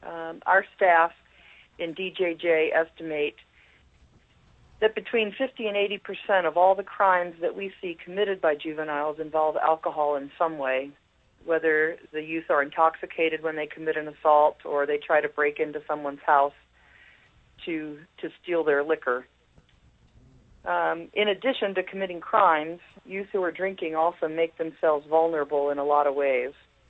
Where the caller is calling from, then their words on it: Bethel, Alaska, United States; As you mentioned, I'm calling from Bethel, Alaska, which is where I live and work.